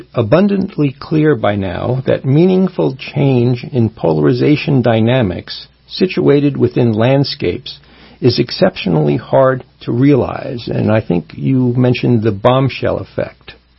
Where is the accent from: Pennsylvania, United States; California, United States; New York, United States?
New York, United States; and I grew up in New York, and I did vote for him, I believe.